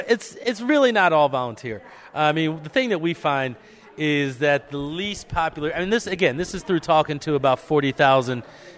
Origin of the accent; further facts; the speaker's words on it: Camden, New Jersey, United States; I grew up in Camden, New Jersey. You know, Camden at the time had the highest per capita murder rate in the country